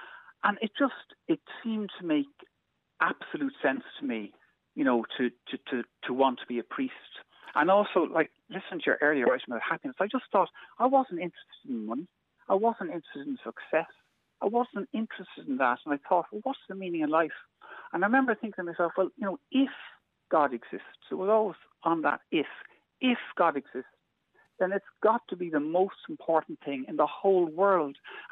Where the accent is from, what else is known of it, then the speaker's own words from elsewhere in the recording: Donnycarney, Leinster, Ireland; I was in the living room at home in Dunnycarney. I grew up in Belton Park Avenue in Dunnycarney.